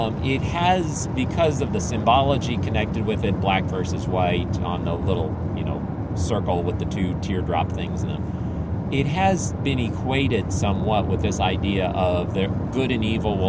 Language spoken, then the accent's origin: English; Philippines; As I've said before, I grew up in the Philippines